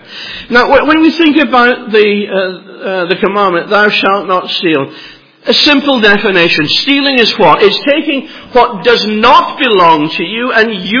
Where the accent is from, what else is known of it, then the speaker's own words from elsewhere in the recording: Edinburgh, Scotland, United Kingdom; Now, perhaps you, like I grew up in Edinburgh